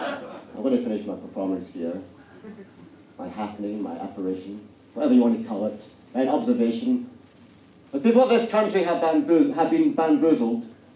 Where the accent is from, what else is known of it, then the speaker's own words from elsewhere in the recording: Glasgow, Scotland, United Kingdom; I told you I was Scottish. I went back to my hometown of Glasgow recently.